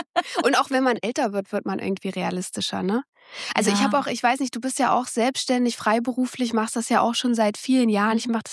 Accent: Dingelstädt, Thuringia, Germany; Nee, die ganze Area heißt Eichsfeld, relativ groß. Und ich bin in Dingelstädt groß geworden.

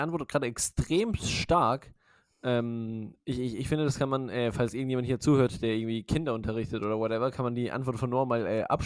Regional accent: Ecuador; now in Germany; ich komme aus Ecuador

